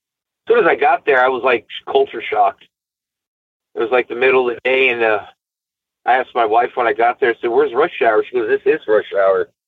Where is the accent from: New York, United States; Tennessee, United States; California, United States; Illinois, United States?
California, United States; now in High Point, United States; Me, I'm originally from California, but I got the heck out of that crazy state. And, yeah, we'll just leave it at that. And I moved to North Carolina, and I love it there now.